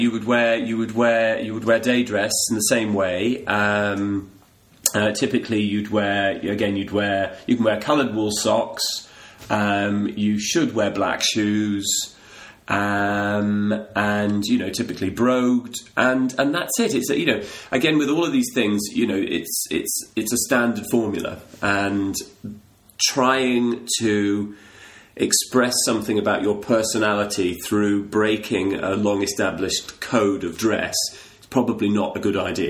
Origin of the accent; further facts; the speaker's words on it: Scotland, United Kingdom; as a Scotsman